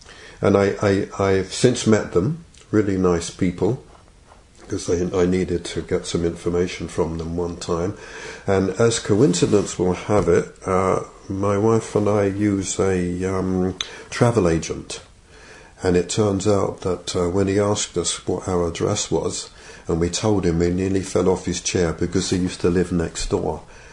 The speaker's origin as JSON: {"language": "English", "town": "Lewisham", "region": "London", "country": "United Kingdom", "moved": "yes", "lives_now": "Canada", "said": "I'm from southeast London, a place called Lewisham, Catford area, a bit like the EastEnders television programme. And I always refer to it as the wrong side of the river. And I came to Canada"}